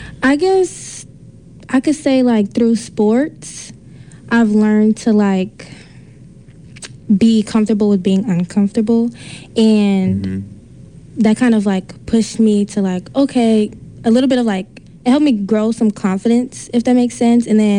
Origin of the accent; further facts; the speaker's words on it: Portland, Oregon, United States; growing up in Portland, it's predominantly white